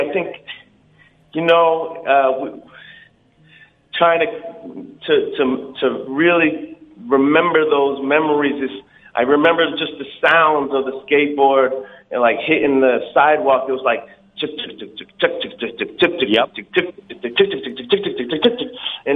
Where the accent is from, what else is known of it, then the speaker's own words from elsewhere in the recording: Livingston, New Jersey, United States; born there; now in Rahway, United States; Mike and I were born August 26, 1978, Livingston, New Jersey.